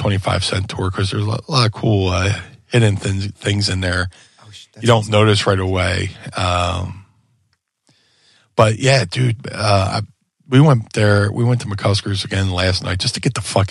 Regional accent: Atlantic City, New Jersey, United States; which is really full circle for me because I grew up in Atlantic City as well.

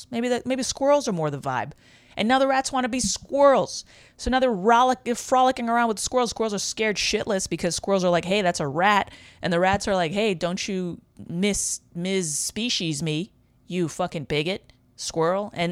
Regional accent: New York City, New York, United States; I'm from New York City. I have been back to New York City.

